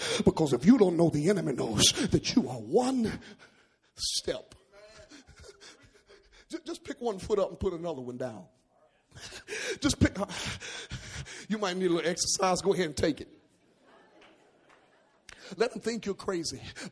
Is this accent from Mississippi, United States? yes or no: yes; Mississippi, United States; I tell everybody I'm from Mississippi.